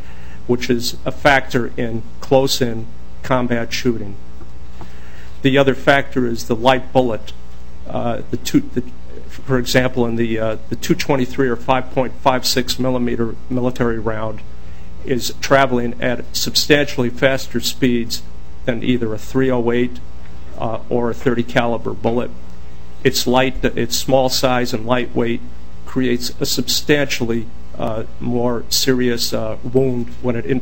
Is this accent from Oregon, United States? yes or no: no; Bemidji, Minnesota, United States; I'm from Bemidji, Minnesota.